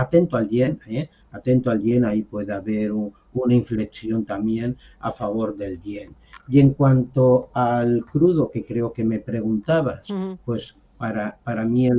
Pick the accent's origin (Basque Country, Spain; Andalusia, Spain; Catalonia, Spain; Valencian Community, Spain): Valencian Community, Spain; y como valenciano quisiera que bueno, por recordar